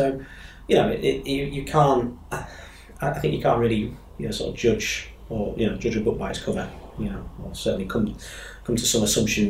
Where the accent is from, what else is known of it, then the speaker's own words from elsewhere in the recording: Hull, Yorkshire and the Humber, United Kingdom; came back to my hometown area, being Hull, and dealt with commercial agency, probably across the Hull and East Riding region.